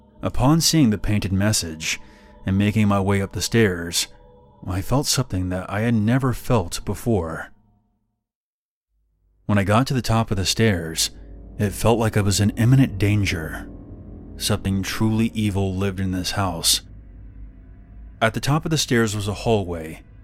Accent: Mexico City, Mexico; now in Texas, United States; I grew up in Mexico City and relocated to Texas in 1998, where I got a job remodeling houses.

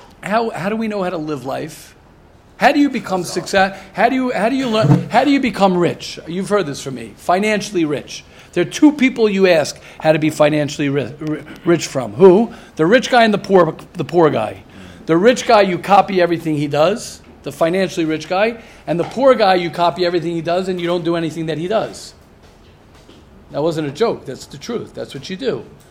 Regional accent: United States; As I say many times, I'm an American … baseball, hot dogs, apple pie, and Chevrolet.

